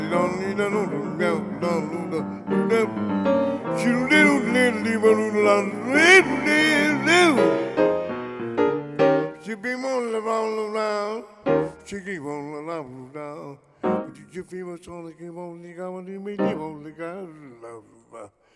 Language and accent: English; St. Louis, Missouri, United States; was, I guess it's a product of my hometown, St. Louis.